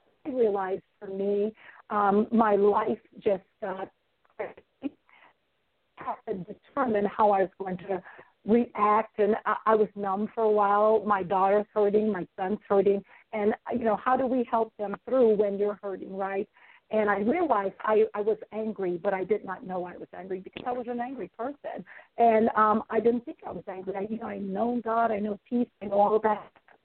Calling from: Florida, United States; I am doing fabulous. I'm greetings from Florida today.

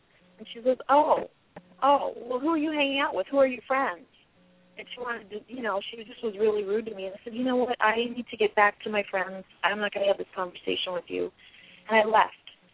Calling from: Chicago, Illinois, United States; I'm calling from Chicago.

